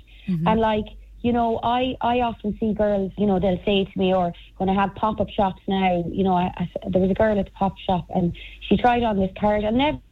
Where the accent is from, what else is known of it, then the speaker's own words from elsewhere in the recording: Ireland; and as Irish people as well, because I've thought about it loads